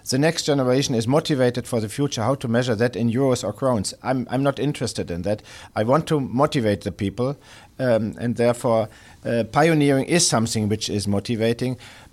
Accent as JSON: {"language": "English", "country": "Germany", "second_language": "English", "moved": "yes", "said": "especially also in my home country or my former home country, Germany"}